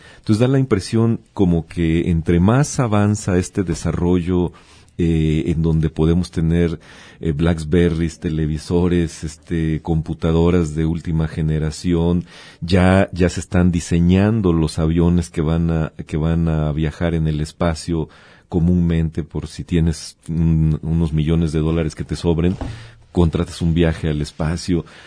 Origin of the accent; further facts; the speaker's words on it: Mexico; lo que molesta a los mexicanos, lo que nos molesta como mexicanos en lo de pasta de conchos